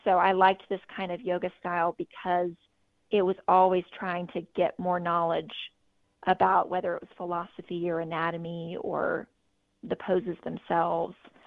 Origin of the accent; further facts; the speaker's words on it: Mississippi, United States; moved away as an adult; now in Washington, United States; I'm from the South, so definitely not the vegan culture down in Mississippi where I'm from. But I grew up down there and I went to college in Mississippi at the University of Mississippi, and I moved to D.C. Right after college